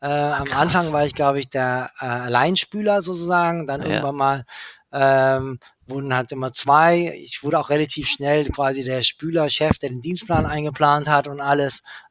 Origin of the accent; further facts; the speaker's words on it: England, United Kingdom; weil ich bin ja in England aufgewachsen